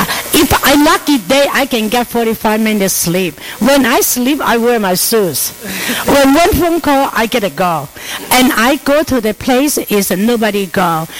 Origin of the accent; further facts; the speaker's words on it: Xinjiang, China; I come from Uyghur, and I've been serving the homeless for the last 36 years now.